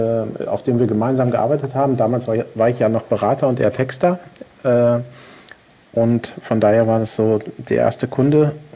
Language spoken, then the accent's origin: German; Haltern am See, North Rhine-Westphalia, Germany; Das ist meine Heimatstadt und ich glaube, zu Hause kann man sich an vielen Orten der Welt fühlen, aber die Heimat hat man doch nur einmal.